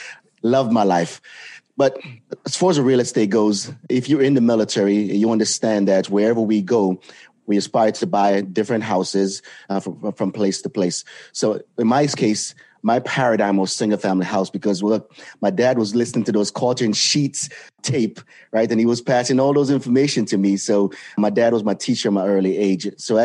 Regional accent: Jamaica; I'm an immigrant from Jamaica, and I came here.

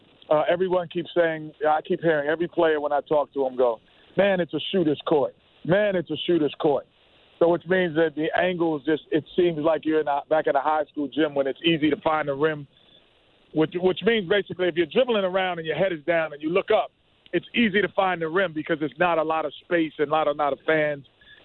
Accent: New York City, New York, United States; I played in the NBA over a decade. I grew up in New York City.

